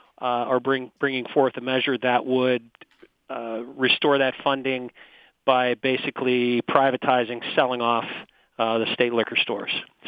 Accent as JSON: {"language": "English", "town": "New Brighton", "region": "Pennsylvania", "country": "United States", "tie": "born or raised there", "said": "Back in PA, yeah, I'm a Beaver County boy. I grew up in New Brighton, PA, and I'm glad to be back with my family."}